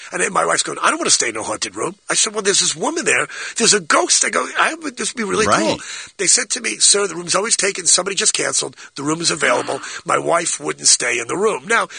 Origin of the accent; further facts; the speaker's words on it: East Coast, United States; I'm from the East Coast.